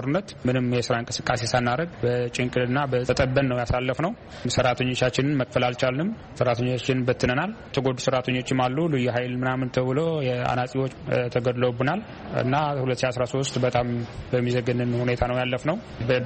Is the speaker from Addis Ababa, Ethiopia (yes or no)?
no; Dengelat, Tigray, Ethiopia; born there; ደንገላት ይባላል እኔ የተወለድኩበት አካባቢ